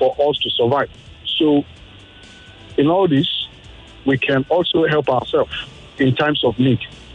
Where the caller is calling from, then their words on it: Ikeja, Lagos, Nigeria; I'm calling from Ikeja.